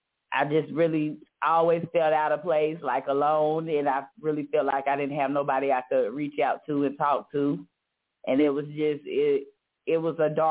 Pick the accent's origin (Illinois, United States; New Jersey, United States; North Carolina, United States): North Carolina, United States; Charlotte; Yes, Charlotte, North Carolina.